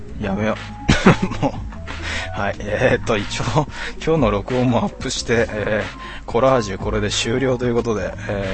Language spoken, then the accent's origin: Japanese; Kanagawa, Japan; 自分は神奈川出身で、別にもう出たことないですよ、ほとんどね、神奈川ね、神奈川ですよ。